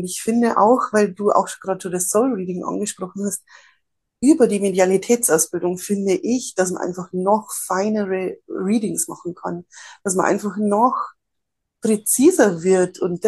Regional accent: Bavaria, Germany; Ich bin ja hier in Bayern aufgewachsen und natürlich ist hier alles sehr katholisch

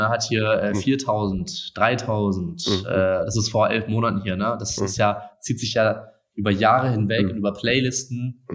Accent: Celle, Lower Saxony, Germany; now in Cologne, Germany; Ich komme ursprünglich aus Hannover, also Celle bei Hannover. Bin nach Köln gezogen.

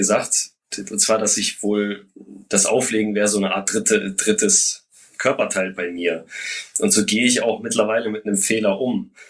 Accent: Hamburg, Germany; für mich als Hamburger

